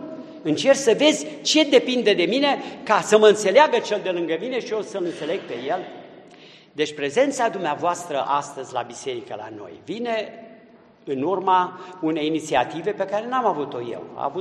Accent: Transylvania, Romania; chiar dacă sunt ardelean, aduc din Ardeal lucrurile bune ale Transilvaniei

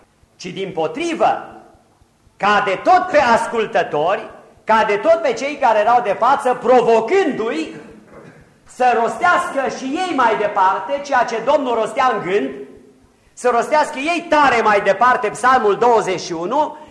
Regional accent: Romania; Adică noi suntem între noi, noi suntem români, noi suntem români, nu, și vorbim românește.

